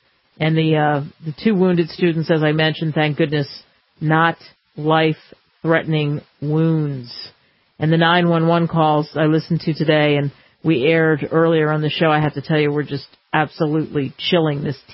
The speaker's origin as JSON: {"language": "English", "country": "United States", "said": "boy, there's a lot to celebrate about being an American"}